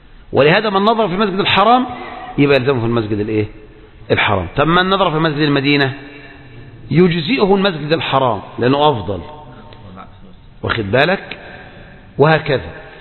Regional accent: Egypt; من السنن المهجورة عندنا في مصر هذا الأمر

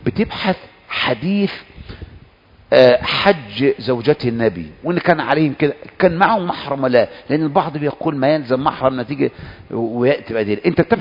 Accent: Egypt; وانا مصري وخلاص

